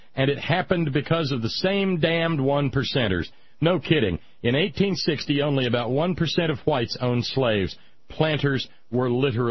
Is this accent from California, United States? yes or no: no; Alabama, United States; y'all know that I was raised in Alabama, and that makes me an Alabama fan